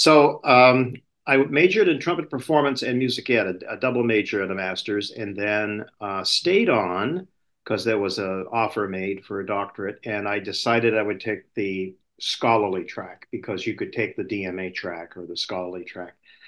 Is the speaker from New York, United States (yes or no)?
no; Gardiner, Maine, United States; And I grew up in Maine. The state of Maine, Central Maine, Gardner Area High School.